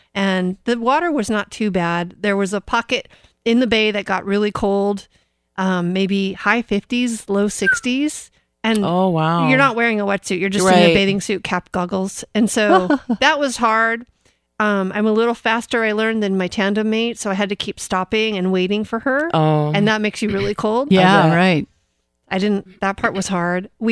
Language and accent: English; Coronado, California, United States; I went to Coronado, California, my hometown